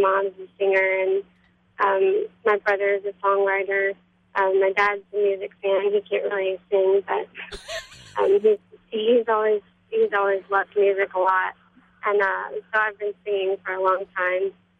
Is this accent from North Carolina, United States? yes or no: no; Baton Rouge, Louisiana, United States; now in New Orleans, United States; I'm from Baton Rouge, Louisiana. I now live in New Orleans.